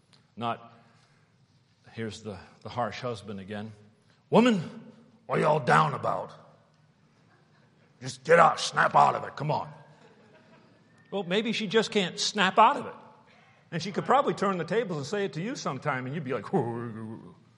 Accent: New England, United States; And I grew up in New England, and it would get cold.

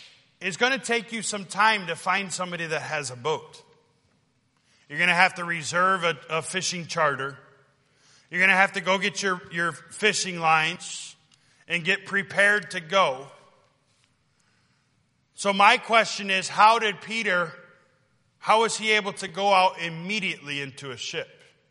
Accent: Indiana, United States; I grew up here in Northwest Indiana.

